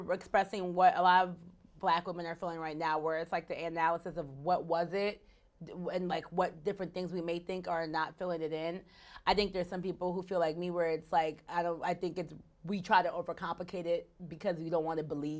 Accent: United States; as a child of immigrants, like, I'm American. I have people in my family who were born in America and I have people who were not.

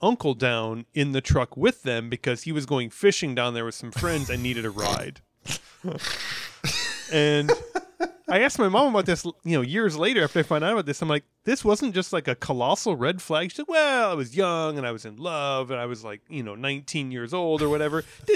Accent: Midwest, United States; I'm from the Midwest. I say hello to everybody, right?

